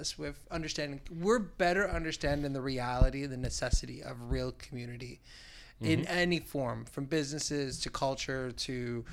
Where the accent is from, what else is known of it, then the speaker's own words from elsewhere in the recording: Churchville, New York, United States; That's not far from me. I grew up in Chi-Lai.